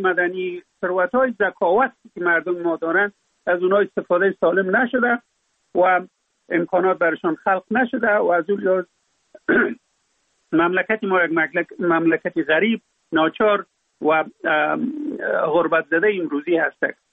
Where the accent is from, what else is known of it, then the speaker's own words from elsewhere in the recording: Afghanistan; در اونجا فقط من افغان هستم